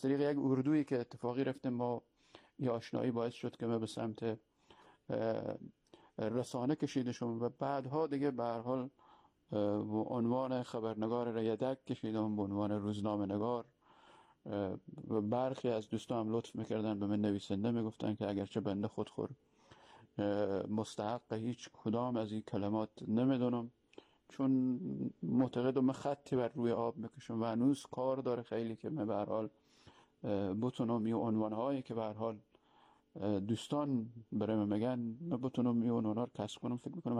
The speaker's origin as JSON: {"language": "Persian", "country": "Iran", "tie": "born or raised there", "also_born_or_lived": "Herat, Afghanistan", "said": "مثل خیلی های دیگه ما هم آواره ایران شدیم."}